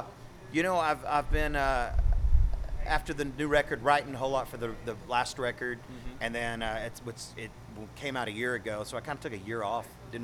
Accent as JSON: {"language": "English", "town": "Big Spring", "region": "Texas", "country": "United States", "tie": "born or raised there", "lives_now": "Austin, United States", "said": "Born and raised in Big Spring, but West Texas, you know."}